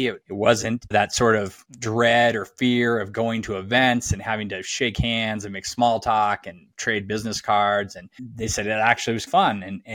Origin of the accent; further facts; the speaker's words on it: Colorado, United States; I moved all my stuff from Chicago back to Colorado, which is where I'm originally from